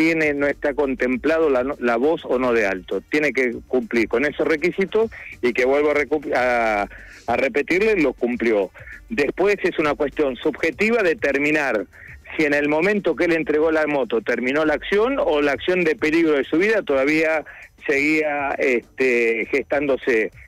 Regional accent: Capilla del Señor, Buenos Aires Province, Argentina; Yo cuando era chico vivía en Capilla del Señor, en el kilómetro 80 de la ruta 8.

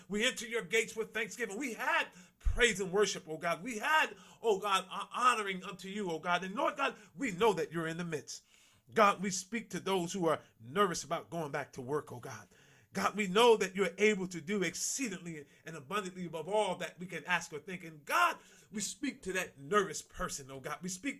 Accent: Newark, New Jersey, United States; My sister can attest to this, growing up in Newark, New Jersey, in the projects in the 60s and the 70s, seeing the turmoil, seeing the riots

